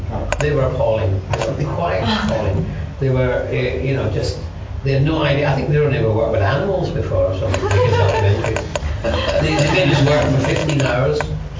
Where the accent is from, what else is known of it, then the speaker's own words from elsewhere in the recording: Scotland, United Kingdom; I grew up in the Highlands of Scotland. There wasn't any much theatre.